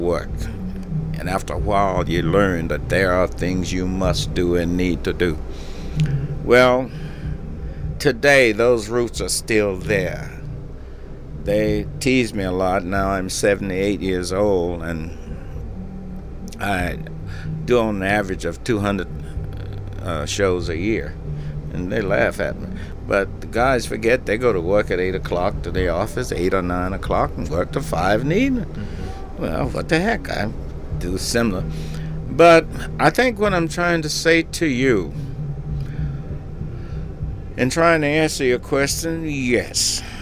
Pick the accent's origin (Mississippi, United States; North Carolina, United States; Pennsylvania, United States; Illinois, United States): Mississippi, United States; Indianola; also born or lived in Itta Bena; I claim Indianola because I grew up in Indianola, which was not very far from there.